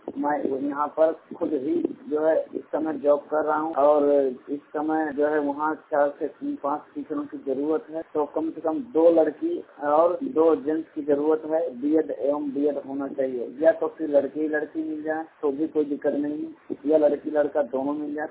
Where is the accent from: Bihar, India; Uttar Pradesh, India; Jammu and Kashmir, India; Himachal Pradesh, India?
Uttar Pradesh, India; Banda; मैं बांदा उत्तर प्रदेश का मूल निवासी हूँ और मेरी विकलांगता 100% है।